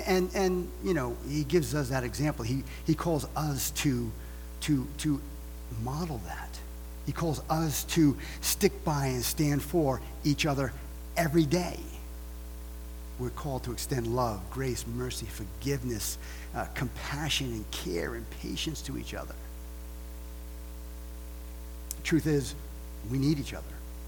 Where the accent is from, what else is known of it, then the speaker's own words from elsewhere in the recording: Massachusetts, United States; People ask me all the time. I'm from Massachusetts.